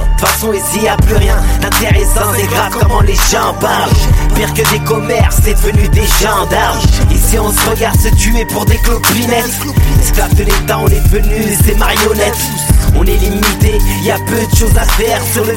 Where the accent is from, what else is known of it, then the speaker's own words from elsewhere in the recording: Oujda, Oriental, Morocco; Je viens du Maroc, plus précisément de Oujda. Mes parents sont originaires de Ansfa, de la montagne.